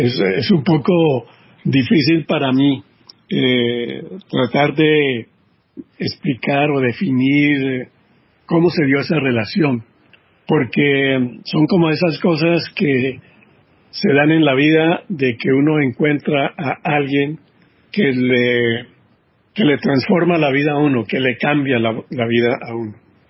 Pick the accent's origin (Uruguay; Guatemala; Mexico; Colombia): Colombia; also born or lived in United States; yo llegué a Colombia, regresé de Estados Unidos